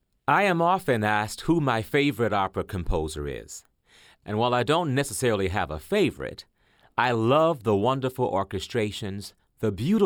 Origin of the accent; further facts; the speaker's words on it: Baton Rouge, Louisiana, United States; studied voice at Louisiana State University in my hometown of Baton Rouge.